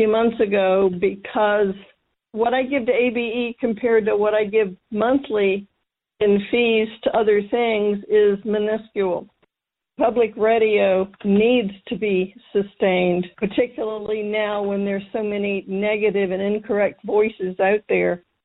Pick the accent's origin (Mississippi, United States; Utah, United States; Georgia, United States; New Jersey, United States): Georgia, United States; Atlanta; I'm from Atlanta, Georgia.